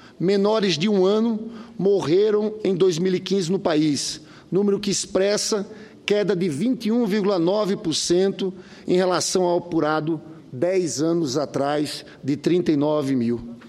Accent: Brazil; a nossa preocupação enquanto brasileiros

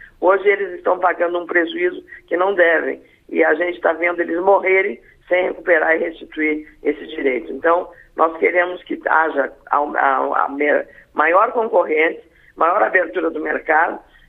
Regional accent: Rio Grande do Sul, Brazil; nós, gaúchos, né, nascemos lá

